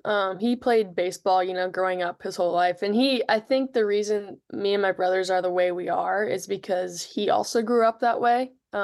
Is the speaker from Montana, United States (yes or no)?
no; Bremen, Indiana, United States; I am from Bremen, Indiana. It's like a small town, 30 minutes south of South Bend. Really, really small town.